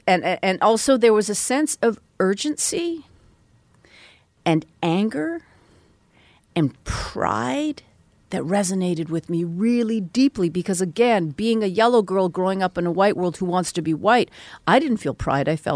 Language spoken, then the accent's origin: English; Vancouver, British Columbia, Canada; because I grew up in Vancouver